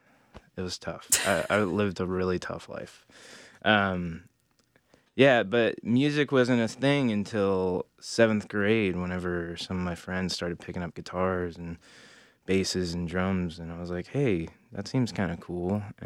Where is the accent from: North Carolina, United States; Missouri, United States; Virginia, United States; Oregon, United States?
North Carolina, United States; Mooresville; I was born and raised in Mooresville, North Carolina, which is, for all Charlotte people, we talk in exits of 77, so it was exits 36, so just about 20 miles outside of the city